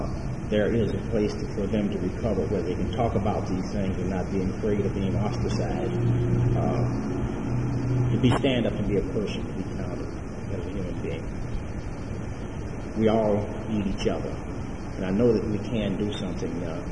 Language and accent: English; Los Angeles, California, United States; I'm from Los Angeles.